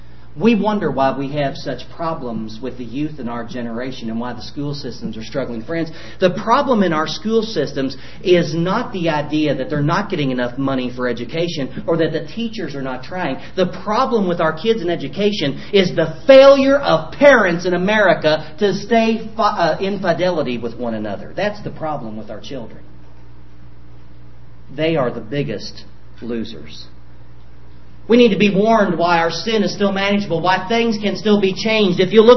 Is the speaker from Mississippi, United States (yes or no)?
no; Louisville, Kentucky, United States; I grew up in Louisville.